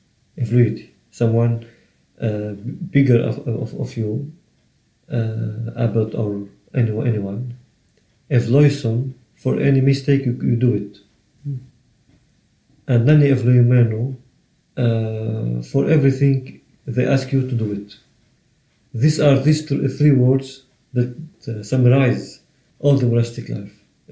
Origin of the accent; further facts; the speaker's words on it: Maskenta, Lebanon; English is a second language; I was born in this village, Maskenta, and we don't have any car in the house to go anywhere.